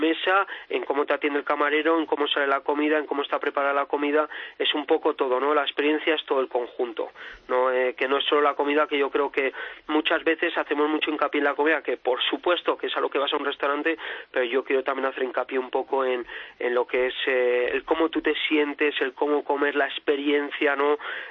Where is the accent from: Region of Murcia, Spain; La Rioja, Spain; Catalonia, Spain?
La Rioja, Spain; Yo soy riojano, mi padre tiene una bodega